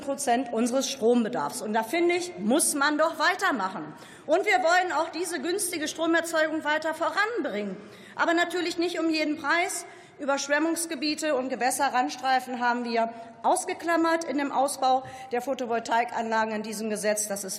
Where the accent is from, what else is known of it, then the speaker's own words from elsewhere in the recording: Salzgitter, Lower Saxony, Germany; In meiner Heimat in Salzgitter-Wolfmitte sind über 160 Windenergieanlagen in Betrieb.